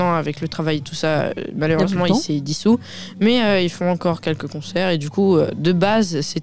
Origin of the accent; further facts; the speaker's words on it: Limours, Île-de-France, France; ouais, tous de Limours.